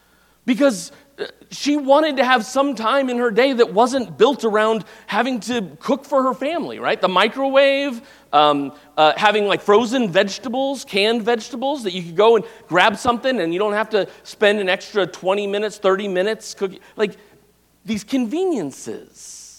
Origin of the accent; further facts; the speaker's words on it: Phoenix, Arizona, United States; I'd never heard of it before, and I grew up in Phoenix